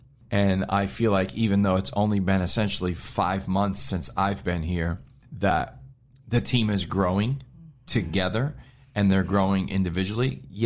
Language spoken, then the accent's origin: English; Pennsylvania, United States; I was from Pennsylvania. I'd spent most of my life in Pennsylvania.